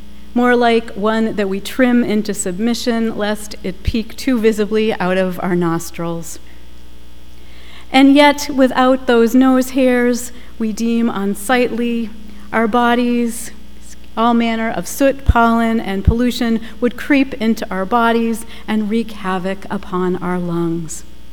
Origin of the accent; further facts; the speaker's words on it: Boston, Massachusetts, United States; accent: Boston; I'm already getting my Boston accent back.